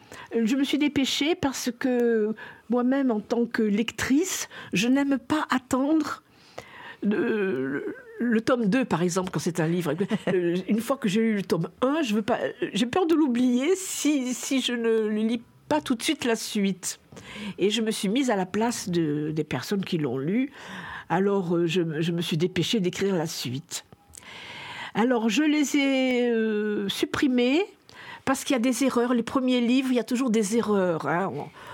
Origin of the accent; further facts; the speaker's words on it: Tunisia; born there; Il y a toujours la Tunisie, parce que je suis née en Tunisie